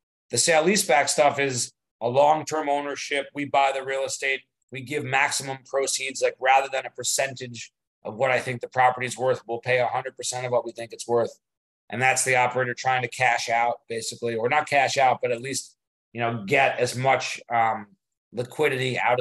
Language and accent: English; New York City, New York, United States; I'm a New Yorker from New York, as are my partners.